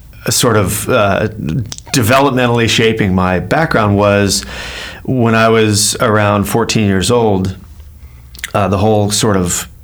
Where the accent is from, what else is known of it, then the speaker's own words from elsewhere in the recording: Fullerton, California, United States; Fullerton, California.